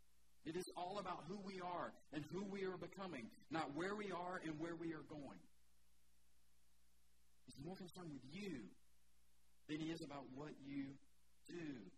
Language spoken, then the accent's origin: English; Atlanta, Georgia, United States; If you're new here, I'm from Atlanta.